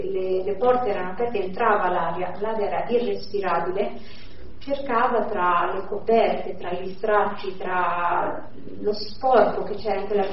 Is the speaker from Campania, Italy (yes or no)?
no; Ancona, Marche, Italy; born there; per fortuna io sono nata in Ancona